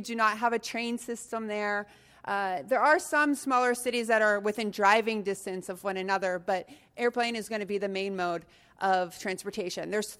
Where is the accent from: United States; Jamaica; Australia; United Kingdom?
United States; now in Brazil; I am American, but I've lived in Brazil for 11 years now.